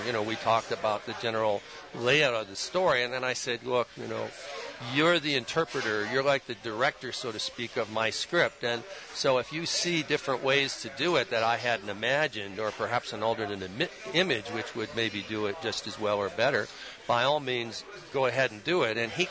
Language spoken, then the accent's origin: English; Canada; moved away as an adult; now in United States; I am Canadian. The joke, of course, is funny, I don't look like a Canadian. I was raised in Canada till I was 22, and I came to the United States.